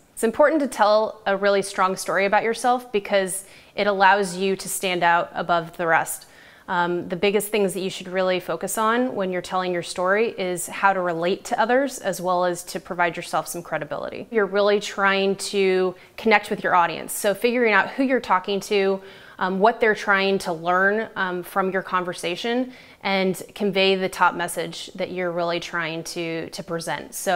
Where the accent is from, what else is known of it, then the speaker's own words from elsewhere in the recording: Tulsa, Oklahoma, United States; I started a nonprofit called Lemonade, where kids all over my hometown of Tulsa, Oklahoma, raised money for the children at the Day Center for the Homeless.